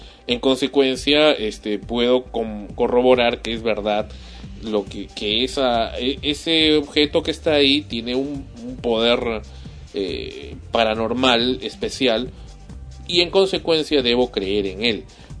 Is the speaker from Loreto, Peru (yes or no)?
no; Barranco, Lima, Peru; he vivido desde mi niñez siempre en Barranco, que es cerca de Surco Pueblo